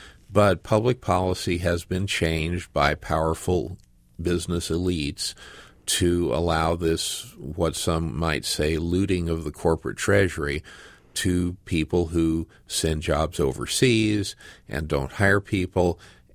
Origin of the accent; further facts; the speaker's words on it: Phoenix, Arizona, United States; Well, I'm from Phoenix, but I'm not crazy because I'm actually, I'm actually a native.